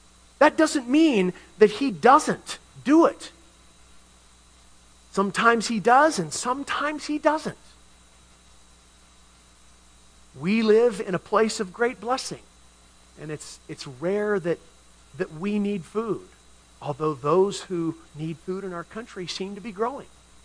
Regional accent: Milwaukie, Oregon, United States; Portland metropolitan area, southeast side of the city, in a little sleepy suburb called Milwaukee. That's my hometown!

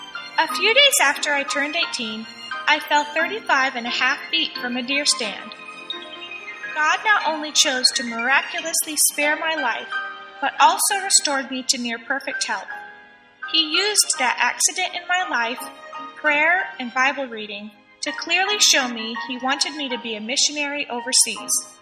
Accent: Kenya; born there; I was born in Kenya, East Africa, while my parents were serving as missionaries there.

